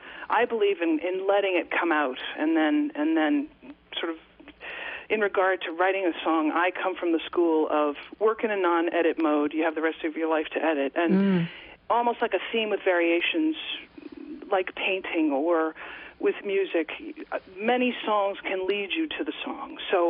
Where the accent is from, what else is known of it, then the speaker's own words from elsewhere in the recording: Katonah, New York, United States; I live in the town that I grew up in, my hometown, Katona, New York.